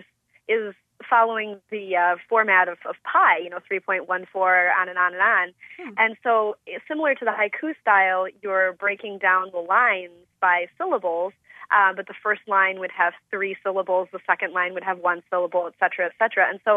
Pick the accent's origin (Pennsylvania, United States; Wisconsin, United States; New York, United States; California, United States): Wisconsin, United States; Madison; now in Mesa, United States; But, you know, I grew up in the Madison area in Wisconsin